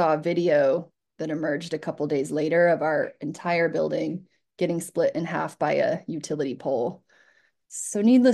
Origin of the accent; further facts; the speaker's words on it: Boone, North Carolina, United States; And I'm from Boone originally, and they were also hit hard up in that area.